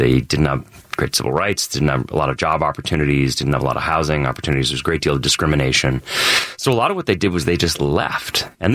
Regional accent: Boston, Massachusetts, United States; I grew up in Boston, I was Irish American, I didn't really know all that much about what had gone on during the troubles

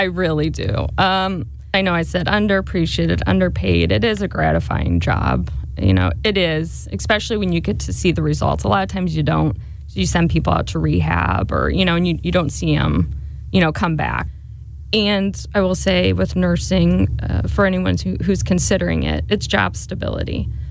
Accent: Ballwin, Missouri, United States; I am. I am from Baldwin. Stayed here for college.

